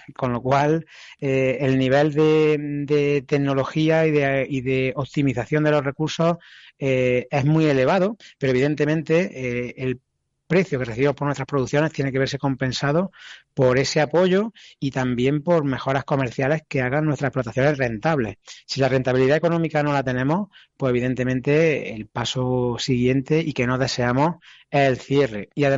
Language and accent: Spanish; Spain; de las producciones que acá en Europa o en España, en mi país, tenemos